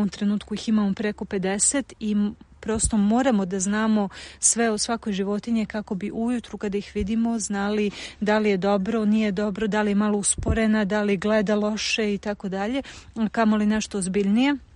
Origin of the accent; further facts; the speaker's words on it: Belgrade, Serbia; sam došla iz Beograda, gde je sve dostupno i sve je tu i toliko toga ima, i sve što ti padne na pamet je na dohvat ruke bukvalno, i onda sam se preselila u najgore mogućem periodu pred zimu u malo mesto